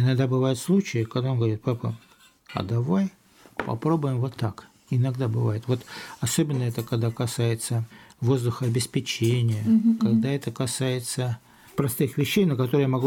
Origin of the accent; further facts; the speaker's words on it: Russia; во-первых, я из России